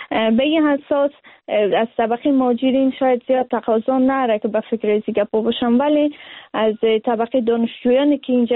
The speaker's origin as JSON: {"language": "Persian", "country": "Afghanistan", "tie": "born or raised there", "said": "از لحاظ فرهنگی که در افغانستان ما بزرگ شدیم"}